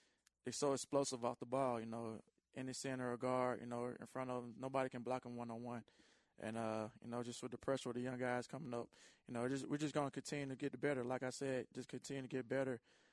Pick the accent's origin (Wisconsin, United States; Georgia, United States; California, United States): Georgia, United States; Atlanta; At first, it was kind of hard getting used to it, you know, 10 feet of snow growing up in Atlanta. You know, I'm not used to the cold weather and snow